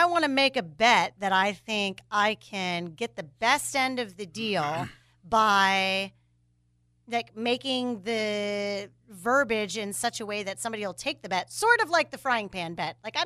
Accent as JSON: {"language": "English", "town": "Jacksonville", "region": "Florida", "country": "United States", "tie": "born or raised there", "said": "the last time you were here in Jacksonville, my hometown"}